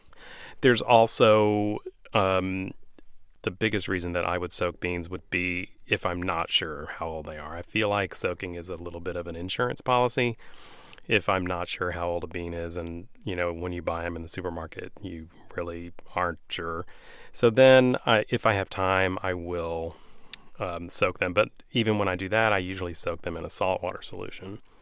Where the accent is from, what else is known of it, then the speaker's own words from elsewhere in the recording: Texas, United States; well, you know, I grew up in West Texas, and so I grew up eating Tex-Mex food and Mexican food